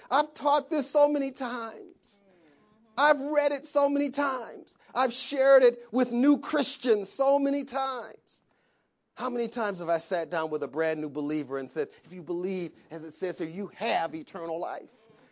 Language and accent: English; Saginaw, Michigan, United States; I was born in Saginaw. Me. I was born in Saginaw, Michigan, to … And I have no consciousness of life before Saginaw.